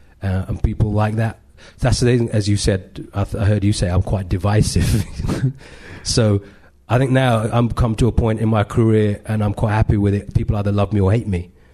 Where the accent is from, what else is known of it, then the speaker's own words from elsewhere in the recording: London, United Kingdom; So although I was born in London, that wasn't what was seen.